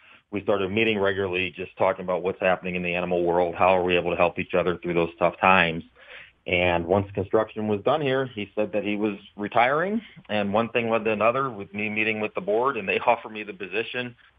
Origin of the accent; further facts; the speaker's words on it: Ohio, United States; I come from Northeast Ohio. I was born and raised, actually same high school as our friend LeBron James.